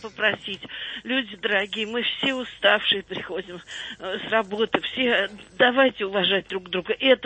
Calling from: Moscow, Russia

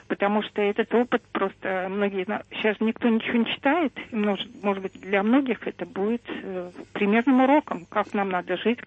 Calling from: Moscow, Russia

